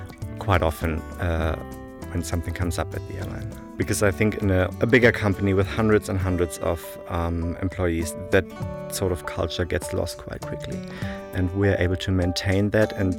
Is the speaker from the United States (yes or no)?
no; Germany; English is a second language; moved away as an adult; And I'm from Germany, grew up there.